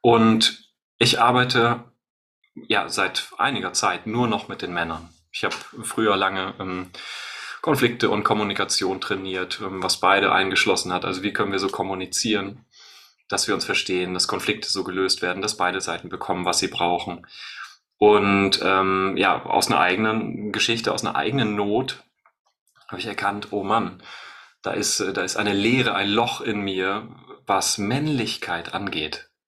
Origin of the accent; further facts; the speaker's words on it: Hamburg, Germany; Ja, hallo und moin aus Hamburg.